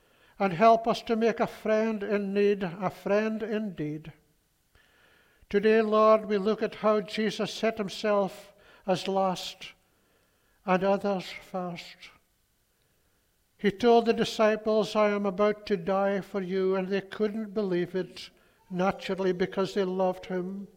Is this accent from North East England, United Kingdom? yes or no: no; Scotland, United Kingdom; born there; Yes, we come up the road from Perthshire. I was actually born between Keith and Huntley. And then, of course, naturally, I went to my dad's farm and worked there